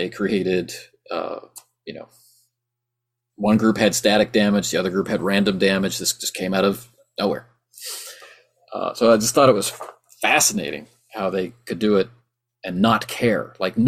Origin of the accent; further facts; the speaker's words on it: Atlantic Canada, Canada; I'm from Atlantic Canada, and I really don't know how anybody in a small town where I was got a hold of Dungeons and Dragons at all